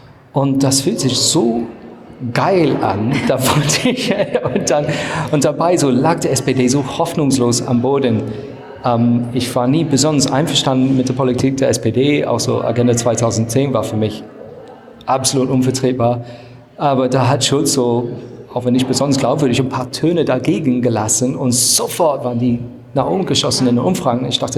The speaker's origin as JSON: {"language": "German", "region": "South East England", "country": "United Kingdom", "tie": "born or raised there", "second_language": "German", "said": "auf dem Weg nach Hause mit dem Bus. Nach meinem Heimatort in Südostengland."}